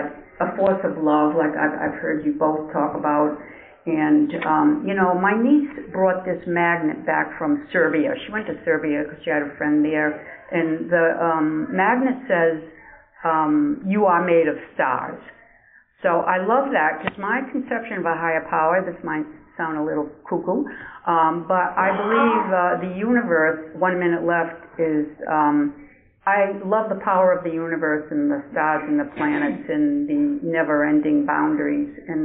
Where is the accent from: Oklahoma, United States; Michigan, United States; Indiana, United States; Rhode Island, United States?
Rhode Island, United States; I am from Rhode Island.